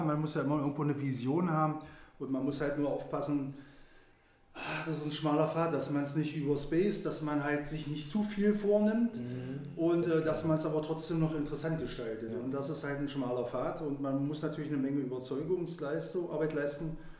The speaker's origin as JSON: {"language": "German", "town": "Schönebeck", "region": "Saxony-Anhalt", "country": "Germany", "tie": "born or raised there", "said": "ich bin ja auch ein Kind des Ostens und wenn man dann im Urlaub war, der ja nicht ganz so weit weg ist wie heute, dann hat man doch voller Stolz von Schönebeck gesprochen."}